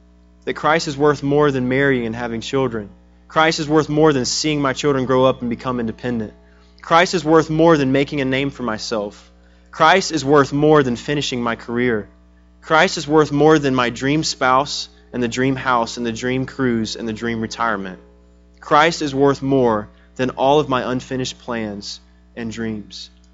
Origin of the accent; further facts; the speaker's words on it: Georgia, United States; I'm from Georgia, so I'm a Braves fan.